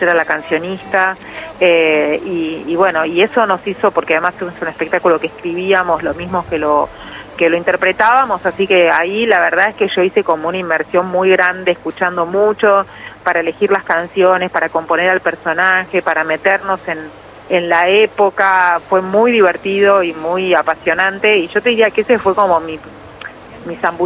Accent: Buenos Aires, Argentina; como argentina y como porteña

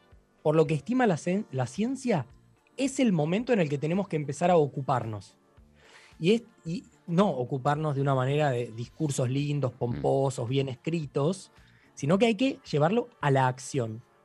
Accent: Buenos Aires, Argentina; muchos de nosotros somos de Buenos Aires, de la ciudad de Buenos Aires, de alrededores

